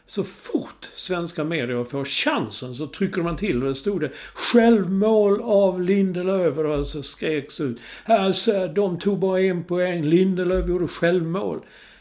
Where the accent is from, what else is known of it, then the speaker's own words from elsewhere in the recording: Sweden; han är ju svensk och vi är svenskar